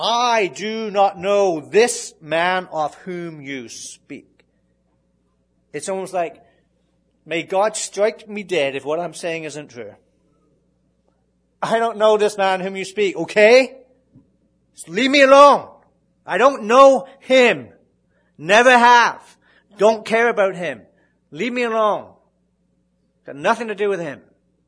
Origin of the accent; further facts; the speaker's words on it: England, United Kingdom; accent: English; My English accent just gives me away sometimes. Have you noticed? Sometimes it gives me away.